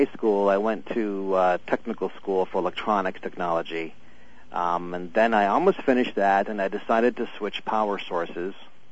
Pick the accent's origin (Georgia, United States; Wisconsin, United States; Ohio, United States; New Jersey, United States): Wisconsin, United States; And it's now I'm from Wisconsin, so watching Brett Favre in a Vikings uniform is that's a little quirky.